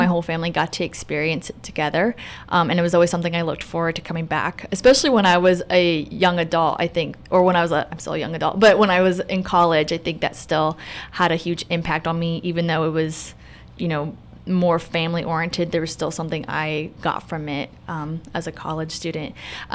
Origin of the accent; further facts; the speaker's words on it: Kokomo, Indiana, United States; So I'm also from Kokomo. I work at St. Patrick Parish, the second parish in Kokomo.